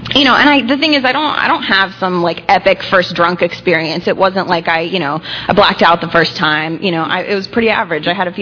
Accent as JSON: {"language": "English", "region": "New York", "country": "United States", "tie": "born or raised there", "said": "I grew up in New York, and I hear people say this a lot, that they just felt really weird growing up."}